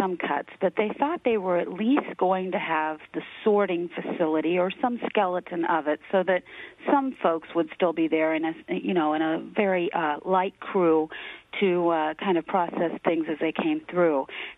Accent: Ohio, United States; Well, now, I grew up around Clinton County, so I'm very familiar with that area

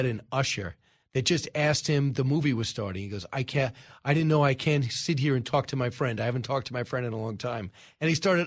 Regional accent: New York, United States; Right, I am from Long Island.

